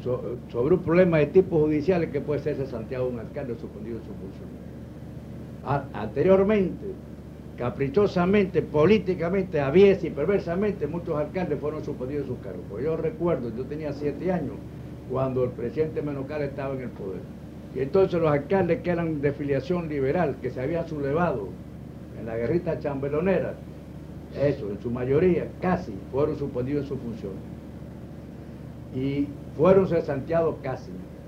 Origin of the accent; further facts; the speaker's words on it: Bayamo, Granma, Cuba; Yo recuerdo que el alcalde de mi pueblo de Bayamo